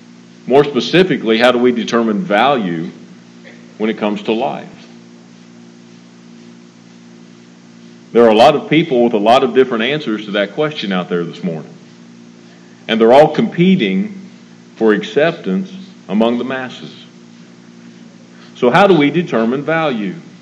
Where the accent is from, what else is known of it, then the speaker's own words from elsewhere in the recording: Columbus, Ohio, United States; I was born and raised in Columbus.